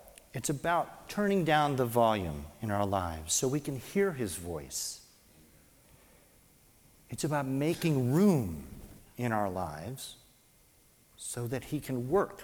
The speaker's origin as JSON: {"language": "English", "town": "Lookout Mountain", "region": "Tennessee", "country": "United States", "tie": "born or raised there", "said": "we lived on Lookout Mountain, which is where I grew up in Tennessee."}